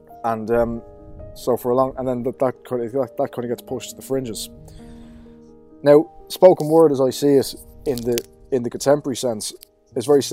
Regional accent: Dublin, Leinster, Ireland; accent: Hiberno-English, Dublin; first language Hiberno-English; I don't speak English or Irish, I speak Hiberno English. That's my native tongue, and specifically the Dublinese vernacular.

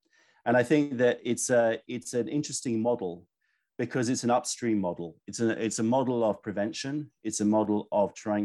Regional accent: London, United Kingdom; born there; also born or lived in New York; I'm a city boy. I was born in London and studied in New York, you know, so like I love cities.

